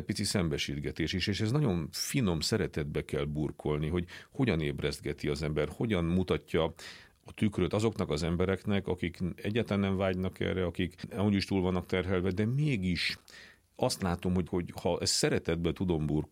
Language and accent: Hungarian; Transylvania, Romania; én egy olyan családból származok, ugye Erdélyből, ahol vidéki értelmiségiek voltak az én felmenőim, tehát kis falvakban voltak tanítók